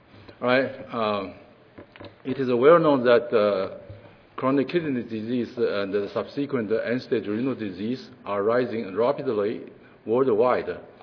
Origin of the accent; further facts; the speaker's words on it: Taiwan; I'm from Taiwan. Currently, I work at the China Medical University in Taichung, Taiwan.